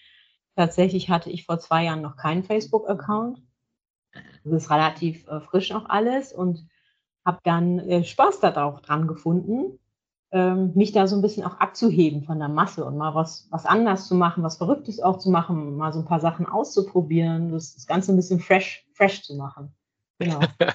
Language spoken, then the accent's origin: German; Leer, Lower Saxony, Germany; Ich bin ein Nordlicht, genau. Es ist, ich komme aus Leer, das ist aus Friesland, hier direkt an der Nordseeküste.